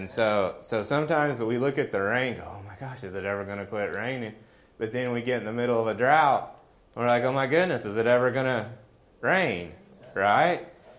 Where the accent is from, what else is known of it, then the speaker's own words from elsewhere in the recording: Oklahoma, United States; moved away; So funny, like when I first moved up here, growing up in Oklahoma, especially Western Oklahoma, my grandpa had a saying, never turn down rain or a newborn baby calf.